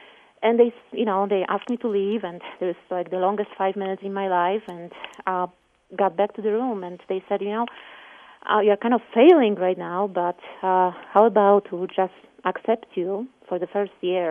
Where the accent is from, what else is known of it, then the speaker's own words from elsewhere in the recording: Poland; English is a second language; Well, I was born and raised in Poland, so I apologize for the accent if you hear any.